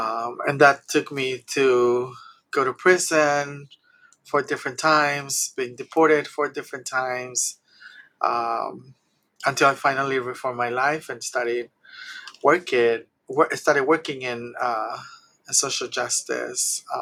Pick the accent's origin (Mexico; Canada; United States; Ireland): Mexico; Guadalajara, Jalisco; English is a second language; I come from humble beginnings. I was born and raised in Guadalajara, Mexico, by two young people who came from the outskirts of the city